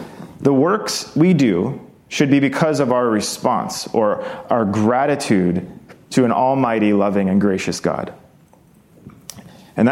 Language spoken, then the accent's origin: English; Hawaii, United States; You see, growing up in Hawaii, we had a plethora of huge, disgusting, flying roaches.